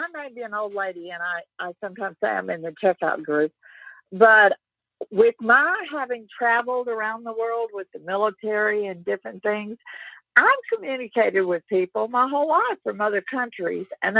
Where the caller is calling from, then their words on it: Arkansas, United States; I'm calling from Arkansas.